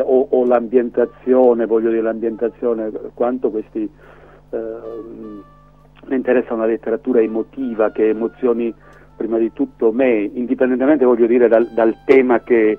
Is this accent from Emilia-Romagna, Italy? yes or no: no; Crotone, Calabria, Italy; tutta l'adolescenza, tutto quel periodo che io avevo vissuto a Crotone, proprio in maniera nitida